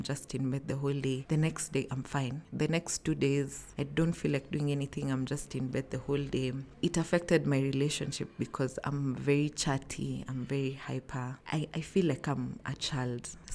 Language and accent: English; Nairobi, Kenya; I'm from Nairobi, Kenya.